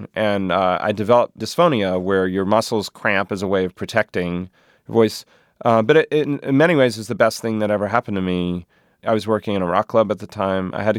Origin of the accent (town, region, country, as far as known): North Carolina, United States